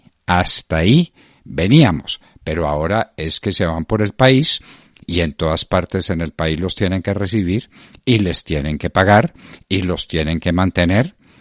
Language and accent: Spanish; Colombia; llegaron a Colombia hace relativamente poco. Quiere decir que por un lado soy colombiano, y por otro lado soy medio colombiano porque tengo una ascendencia que no está aquí sino hace 100 años.